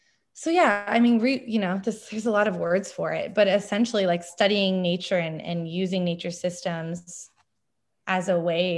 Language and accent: English; Ohio, United States; also born or lived in Washington; now in Southern California, United States; I'm from Ohio, and I moved to Washington before I moved to Southern California.